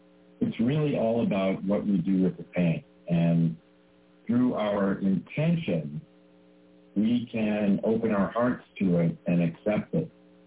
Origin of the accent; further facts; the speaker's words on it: Chicago, Illinois, United States; I grew up in Chicago.